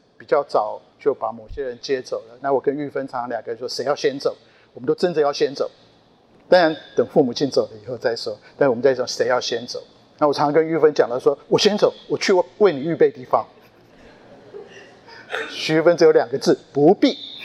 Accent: Japan; also born or lived in Taiwan; now in United States; 每一次我跟玉芬回去台湾，虽然说是我们的家乡，好像又不像，回来美国也不像，我去日本，我在日本长大了

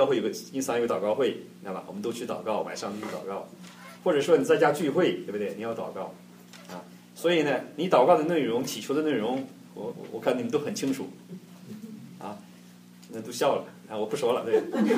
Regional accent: Shandong, China; 我山东人，是大陆过来的

